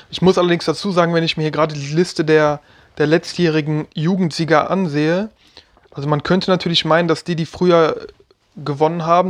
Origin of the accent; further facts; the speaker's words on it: Athens, Attica, Greece; German is a second language; Griechische Hauptstadt, doch Athen, hatte ich recht, ja. Ja, jetzt hör mal, ist doch meine Heimat.